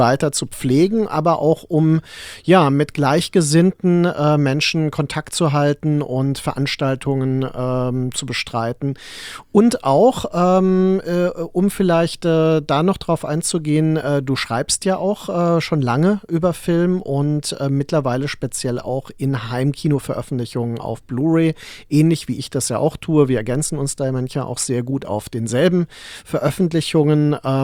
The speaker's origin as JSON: {"language": "German", "town": "Mainz", "region": "Rhineland-Palatinate", "country": "Germany", "tie": "born or raised there", "said": "Ich bin ja in Mainz aufgewachsen"}